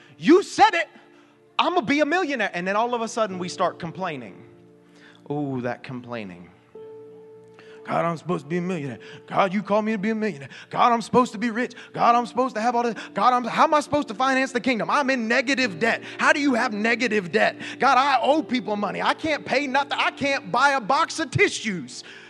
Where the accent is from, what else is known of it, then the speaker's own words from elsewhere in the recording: Okeechobee, Florida, United States; I'm from Okeechobee. Many of you know that. And in high school, in Okeechobee, we have three places to shop.